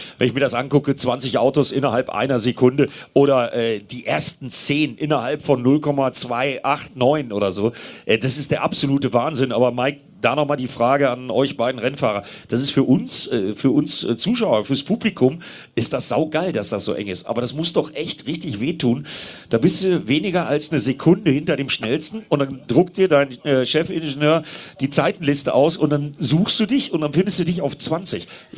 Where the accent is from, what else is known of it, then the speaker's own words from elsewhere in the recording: Northern Germany, Germany; Ich komme aus Norddeutschland